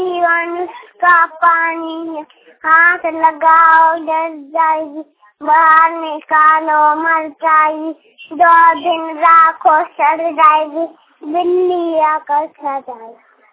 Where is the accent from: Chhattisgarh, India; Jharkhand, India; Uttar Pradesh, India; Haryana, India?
Jharkhand, India; Godda; चपरी, थाना ठाकुर जिला गोड्डा, झारखंड का रहने वाला हूँ।